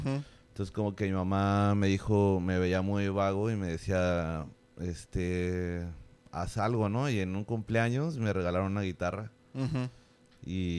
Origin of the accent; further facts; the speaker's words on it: State of Mexico, Mexico; now in Cancún, Mexico; Sí, soy del Estado de México y bueno, más bien nací en la Ciudad de México. Y la mayor parte de mi vida la viví en el Estado de México, en Tlane.